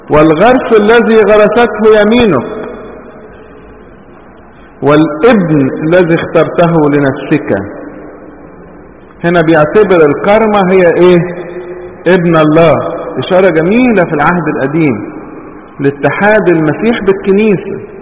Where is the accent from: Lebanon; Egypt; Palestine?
Egypt; احنا عندنا في مصر الجبال بتاعتنا كلها ناشفة صحر